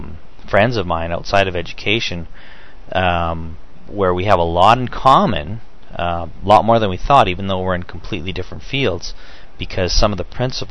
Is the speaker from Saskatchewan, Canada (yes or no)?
yes; Moose Jaw, Saskatchewan, Canada; from Moose Jaw, Saskatchewan.